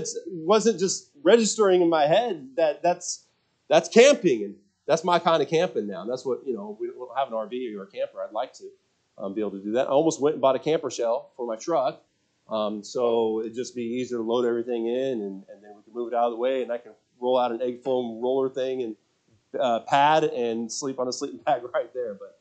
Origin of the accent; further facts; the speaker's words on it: Washington, United States; It's something that I grew up doing often in Washington State and the mountains areas.